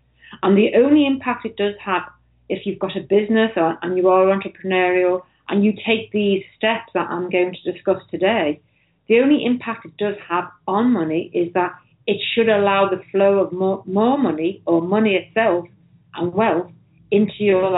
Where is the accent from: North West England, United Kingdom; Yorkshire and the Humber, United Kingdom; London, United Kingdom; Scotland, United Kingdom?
North West England, United Kingdom; Liverpool; I'm actually from Liverpool in the UK.